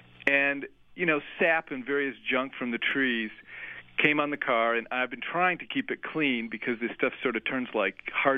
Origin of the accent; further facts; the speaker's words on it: Charlotte, North Carolina, United States; I'm from Charlotte, North Carolina.